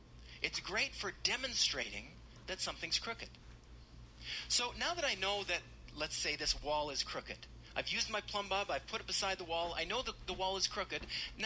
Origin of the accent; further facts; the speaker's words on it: Calgary, Alberta, Canada; Well, I remember I grew up in Malin Heights, so just south of the airport, and this is way back when the very first jumbo jet came and landed at the Calgary airport.